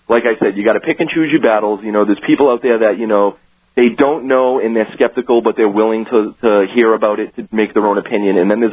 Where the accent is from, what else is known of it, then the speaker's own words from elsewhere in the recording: Massachusetts, United States; I'm from Massachusetts. I got a speeding ticket in Georgia